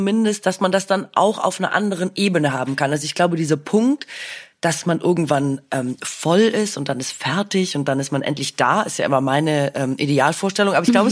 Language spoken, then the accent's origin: German; Swabia, Germany; aber ich bin ja Schwäbin, ne?